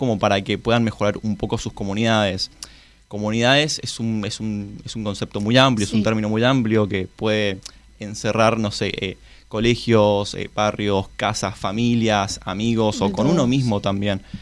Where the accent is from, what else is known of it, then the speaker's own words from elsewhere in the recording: Mendoza, Argentina; soy de la provincia de Mendoza, nací en Mendoza capital, vivo en Luján de Cuyo, no sé si conocen, pero bueno, nada, es un lindo lugar. Yo hace un año y medio que vivo acá en Cava, soy estudiante de Derecho, tengo 20 años